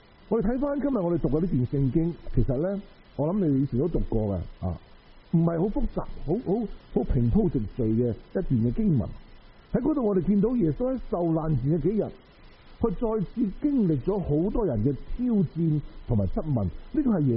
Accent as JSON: {"language": "Cantonese", "region": "Guangdong", "country": "China", "said": "我哋广东人话人识唔识死啊？"}